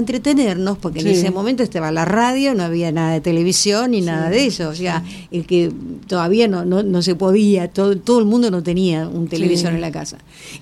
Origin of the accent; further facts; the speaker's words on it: Paraguay; Yo soy paraguaya